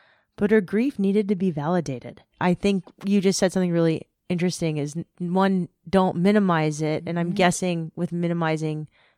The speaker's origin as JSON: {"language": "English", "town": "San Diego", "region": "California", "country": "United States", "tie": "born or raised there", "said": "a company I love, founded in 1984 in my hometown of San Diego, that makes healthy products I grew up on."}